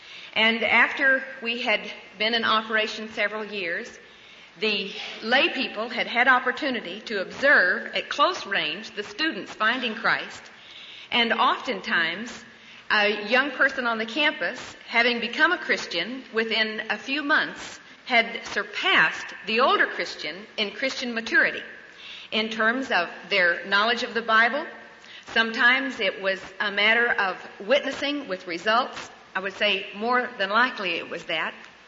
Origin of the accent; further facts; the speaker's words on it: Coweta, Oklahoma, United States; both Bill and I grew up in Oklahoma in a little town called Coweta in the northeastern section.